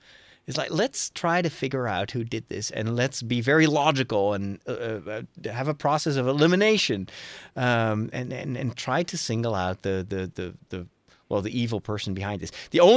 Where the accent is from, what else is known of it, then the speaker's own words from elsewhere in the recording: Netherlands; from the Netherlands